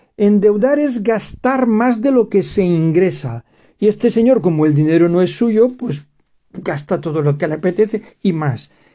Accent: Valencian Community, Spain; aquí en la Comunidad Valenciana llevamos, no sé si son 2 o 3 danas ya. Afortunadamente, en la zona de donde soy yo, ha llovido y ha beneficiado al área de la SAFOR sin hacer daño.

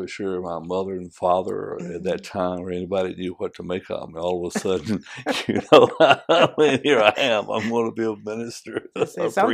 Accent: Alabama, United States; I'm originally from Alabama.

